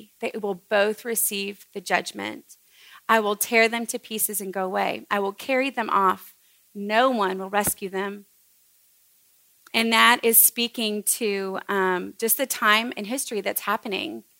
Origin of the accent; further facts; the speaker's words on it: Texas, United States; I don't know a lot about farming, but I am from Texas, and occasionally we did cow tipping.